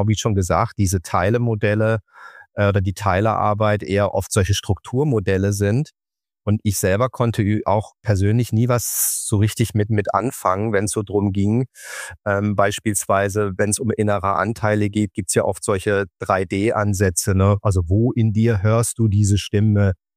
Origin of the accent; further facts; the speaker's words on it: Karlsruhe, Baden-Württemberg, Germany; Ich bin hier in Karlsruhe groß geworden und ansässig.